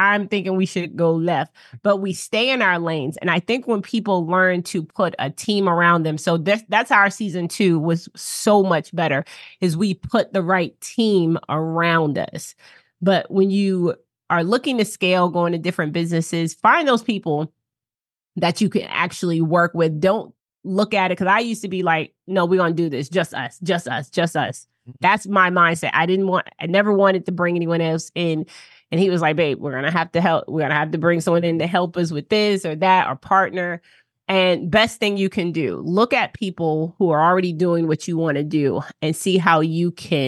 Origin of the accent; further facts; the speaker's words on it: Boston, Massachusetts, United States; And we met because we lived in Boston. We're both originally from Boston.